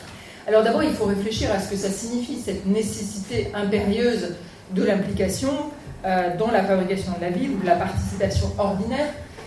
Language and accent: French; France; born there; je suis arrivée au nord de mon pays natal, qui est la France, et je continue à essayer d'avoir un pied ici et là